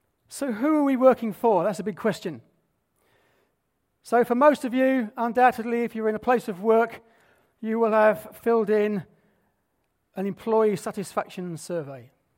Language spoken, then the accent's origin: English; Salford, North West England, United Kingdom; So, as Terry said, we're from Manchester, although technically we're from Salford.